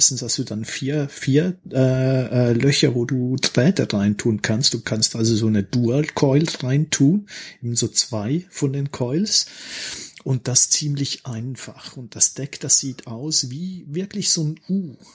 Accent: Switzerland; Na, wir sind halt Schweizer

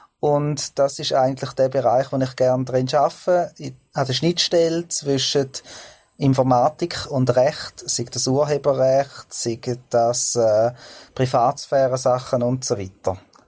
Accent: Zug, Switzerland; Ich komme aus dem Kanton Zug

